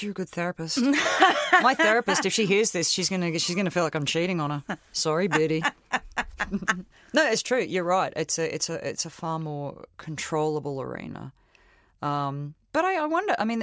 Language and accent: English; Australia; I am Australian.